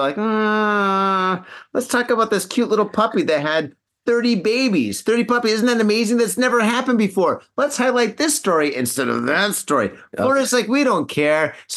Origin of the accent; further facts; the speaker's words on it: Michigan, United States; Yeah, dude, I'm from Michigan, right?